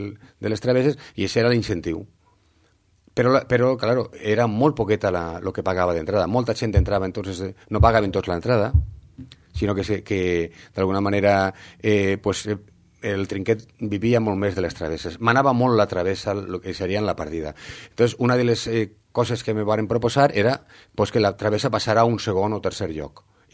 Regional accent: Valencia, Valencian Community, Spain; però en València, jo soc de València i se coneixia molt poc

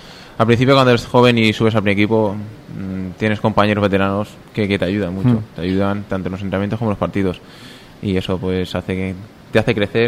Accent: Puerto Sagunto, Valencian Community, Spain; Vengo de Puerto Sagunto

